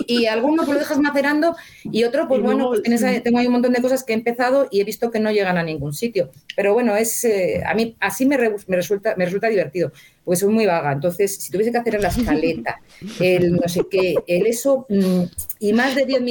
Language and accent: Spanish; Valladolid, Castile and León, Spain; A mí me hubiese gustado enmarcarlo aquí en Valladolid, ¿no? Porque sí me gusta escribir también de mi tierra.